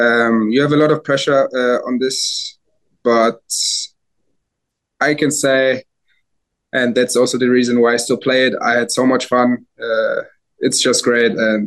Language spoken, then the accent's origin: English; Nuremberg, Bavaria, Germany; also born or lived in Berlin, Germany; Yeah, I was born in Berlin. And then when I was like a year old, we moved to Nuremberg. Yeah, it's also a city in Germany. And I grew up there until I was seven.